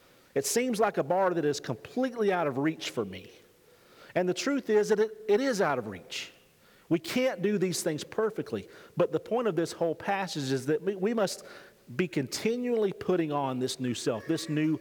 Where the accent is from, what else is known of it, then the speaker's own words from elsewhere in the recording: Alabama, United States; I'm from Alabama. We don't do grammar there.